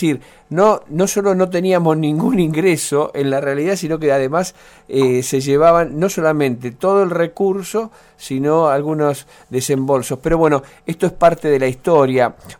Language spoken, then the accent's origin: Spanish; Esquel, Chubut, Argentina; Yo que provengo de Esquel, recuerdo en el auge cuando querían venir por todo, cuando hablábamos de extracción del oro, ¿no?